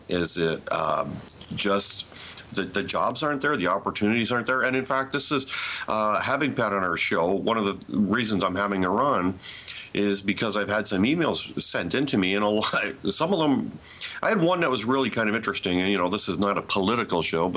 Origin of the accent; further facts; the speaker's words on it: Canada; I consider being a Canadian, the greatest country in the world.